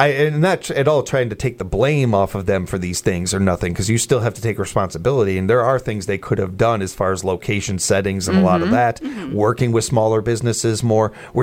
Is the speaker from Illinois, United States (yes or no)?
yes; Chicago, Illinois, United States; I know as a Chicagoan what she has done for Chicagoans and for inner city people.